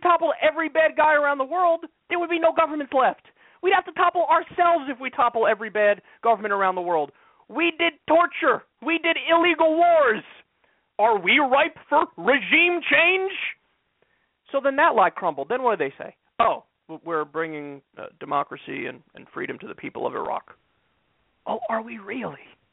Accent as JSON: {"language": "English", "country": "United States", "said": "I'm an American. I'm embarrassed by this."}